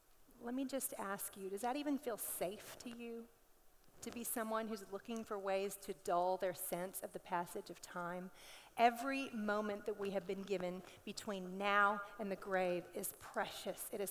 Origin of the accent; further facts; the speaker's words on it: Dallas, Texas, United States; I'm from Dallas. You know how shiny it is there?